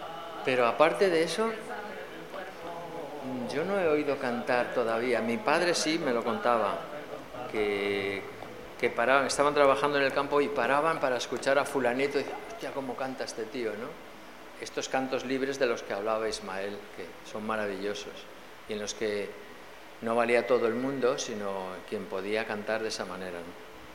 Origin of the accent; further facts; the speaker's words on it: Sardón de Duero, Castile and León, Spain; en mi pueblo, se llama Sardón de Duero, que está en la ribera del Duero, y tenía la particularidad de que ninguna de las mujeres, excepto dos o tres, eran de Sardón, empezando por mi madre, que es de Sevilla